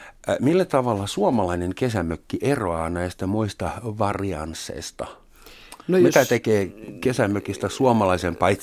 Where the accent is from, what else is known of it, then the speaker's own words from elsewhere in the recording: West Berlin, Berlin, Germany; moved away as an adult; now in Finland; Länsi-Berliinistä tulin Suomeen katsomaan sitä naista, johon olin yltäpäältä rakastunut. Hän oli kutsunut mut mökille. Minä tietysti pukeuduin viileästi länsi-berliiniläisenä